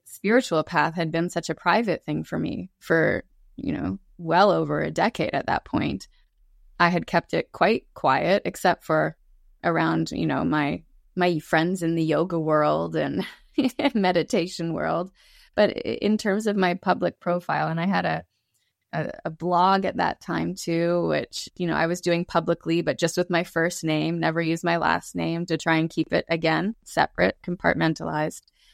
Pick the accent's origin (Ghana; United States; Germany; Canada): Canada; I'm from Canada.